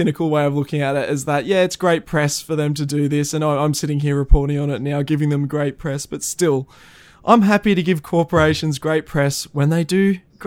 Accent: Australia; haven't picked up from our accent, we are from Australia, mate.

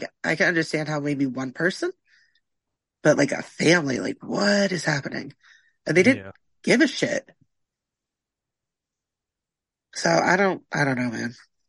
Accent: Wappingers Falls, New York, United States; also born or lived in Poughkeepsie; I was born in Poughkeepsie, raised in Wappingers, so it's like just north or just south of Poughkeepsie.

